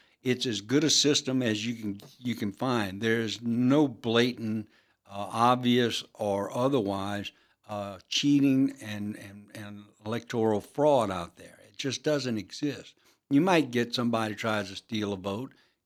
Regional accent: Louisiana, United States; I'm Cajun. I'm not here because my daddy came from France. My great great great number nine came from Nova Scotia.

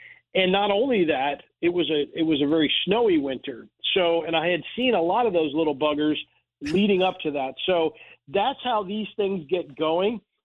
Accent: Albany, New York, United States; I grew up in Albany, but I couldn't wait to go to a warmer climate to go to college

